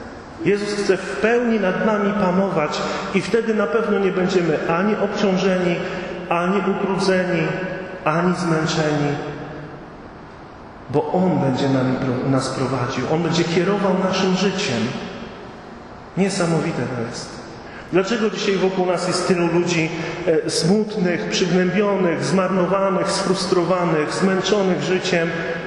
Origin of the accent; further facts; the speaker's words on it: Pomeranian Voivodeship, Poland; Ja pochodzę z takiej małej wioski na Pomorzu. Bardzo się lubię tym chwalić. Taka wioska, no nieduża. Rodzice mieli gospodarstwo rolne.